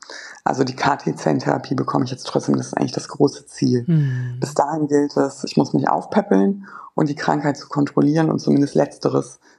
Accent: Hamburg, Germany; now in Kiel, Germany; Ich komme ja eigentlich aus Hamburg, bin dann per Noteinweisung in Kiel gelandet

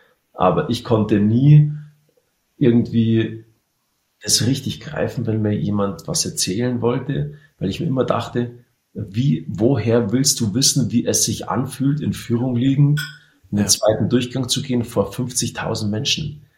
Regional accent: Garmisch-Partenkirchen, Bavaria, Germany; Ich, in meiner Heimat Garmisch-Partenkirchen, ich habe nicht mal zu Hause geschlafen

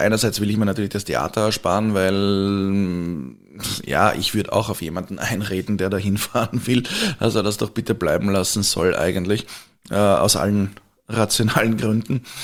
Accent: Vienna, Austria; bei uns in Wien

